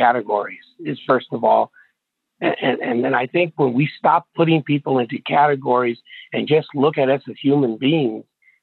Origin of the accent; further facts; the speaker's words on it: California, United States; now in Pueblo, United States; I came from Southern California 45 years ago, and that's the first thing that struck me was how wonderful people are in Pueblo